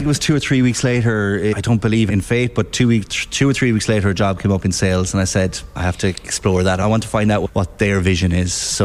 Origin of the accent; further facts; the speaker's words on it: Adare, Munster, Ireland; I'm from County Limerick, a beautiful village called Adair, and I started working in the local hotel when